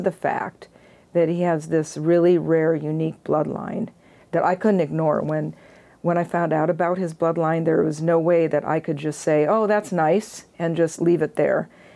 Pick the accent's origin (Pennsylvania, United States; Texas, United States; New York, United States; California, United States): California, United States; I came from Marin County, which is completely opposite of where I'm at.